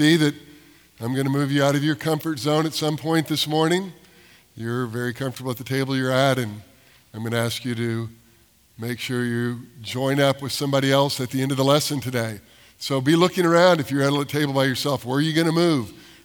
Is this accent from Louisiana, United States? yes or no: no; Texas, United States; I moved her to Texas from California. I grew up here. She didn't. We moved to Texas and moved in with my grandmother